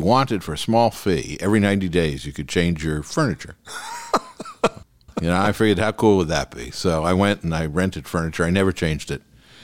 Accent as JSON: {"language": "English", "region": "New York", "country": "United States", "moved": "yes", "lives_now": "Beverly Hills, United States", "said": "I came from New York. I came out here. I came to California in 1982. Beverly Hills in 94."}